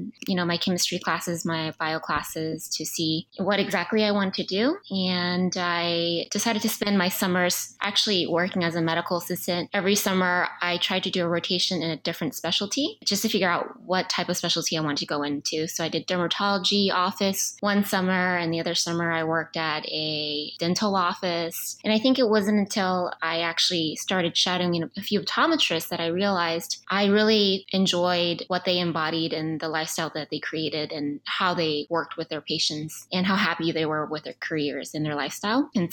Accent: Washington, District of Columbia, United States; So I am from Washington, D.C. That's where I grew up. And my family is still there.

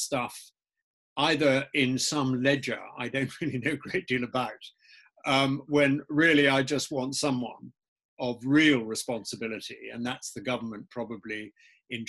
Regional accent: Kenya; I was brought up in Kenya, so I'm reasonably well au fait with life in Africa.

